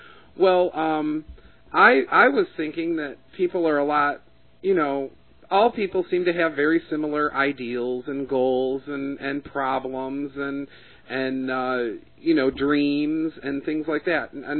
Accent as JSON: {"language": "English", "country": "United States", "said": "I've never asserted my USA-ness. You know, I mean, I'm proud of my country"}